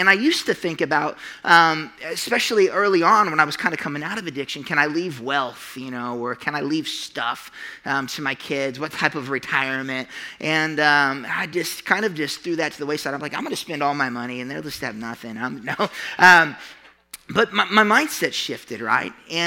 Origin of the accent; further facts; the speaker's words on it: Catoosa, Oklahoma, United States; I come from Catoosa. And in Catoosa, people knew my family, and it was not for good things.